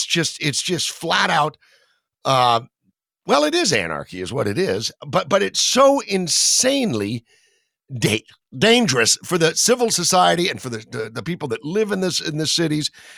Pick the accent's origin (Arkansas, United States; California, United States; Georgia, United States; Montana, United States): Georgia, United States; Atlanta; I'm from Atlanta originally, and I've been looking at some of the local Atlanta paper in recent days